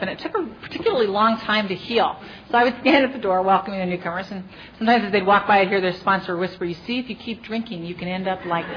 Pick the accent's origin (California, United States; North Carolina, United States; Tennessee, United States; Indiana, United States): California, United States; Los Angeles; I grew up in Venice. I ran away once. I made it 3 miles east to Culver City